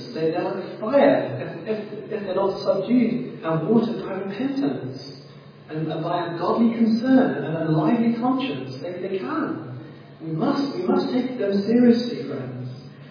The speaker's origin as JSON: {"language": "English", "country": "South Africa", "tie": "born or raised there", "said": "me and my brother Jason, growing up in South Africa, we used to live on the back of a house used to be on the back of a forest."}